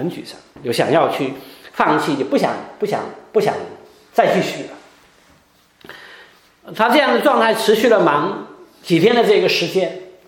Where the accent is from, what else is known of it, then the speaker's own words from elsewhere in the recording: China; 我们中国人说我如果去参加别人的葬礼，我只要穿稍微黑一点的衣服就好了。